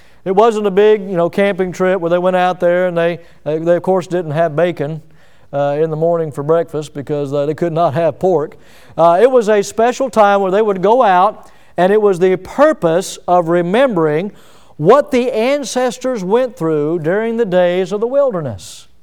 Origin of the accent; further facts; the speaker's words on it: Milton, Florida, United States; born there; I am so thankful that I was born in Milton, Florida. I am so thankful that I was brought up in a Christian home.